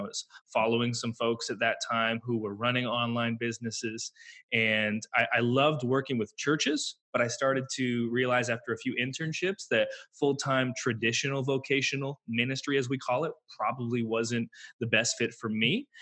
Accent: Ontario, Canada; I'm from Canada. My girlfriend and I moved from Ontario to Alberta, similar to moving from, let's say, New York to Montana.

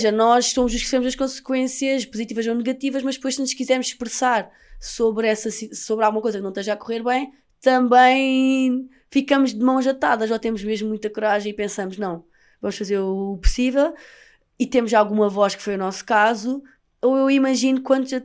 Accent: Portugal; born there; como portuguesa nascida em território português

